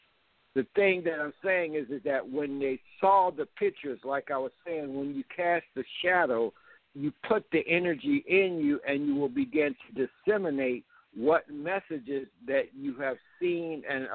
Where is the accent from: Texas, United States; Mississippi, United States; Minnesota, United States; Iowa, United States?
Mississippi, United States; born there; now in Georgia, United States; because I was born in Mississippi.